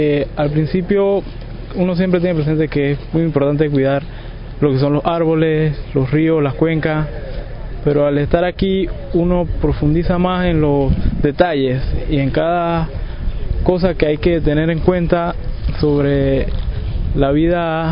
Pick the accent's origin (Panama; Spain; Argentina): Panama; vengo de la cuenca del Chagre.